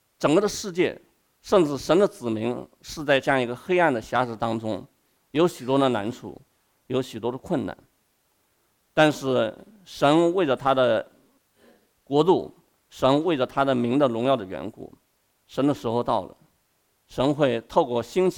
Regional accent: China; now in United States; 包括大部分弟兄姊妹，我们跟我一样都来自于中国大陆的

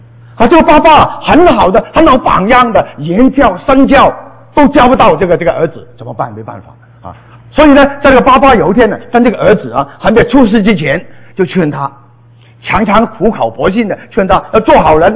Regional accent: Guangdong, China; 他不是广东人我是广东人

